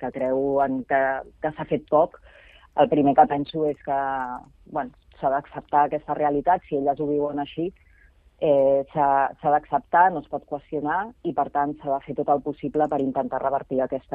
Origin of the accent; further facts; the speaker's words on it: Barcelona, Catalonia, Spain; com a barcelonina